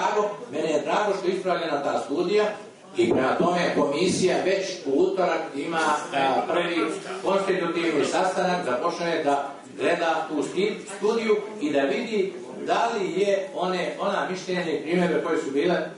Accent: Montenegro; studiji koja je bila prije 3 godine kod nas u Crnoj Gori na mišljenje

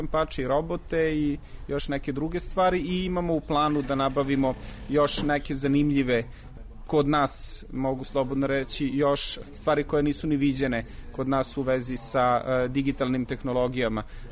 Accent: Serbia

